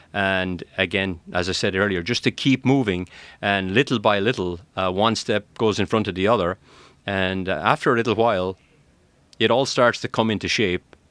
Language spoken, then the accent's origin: English; Ireland; My background is of a school teacher. I came from Ireland. I used to teach school.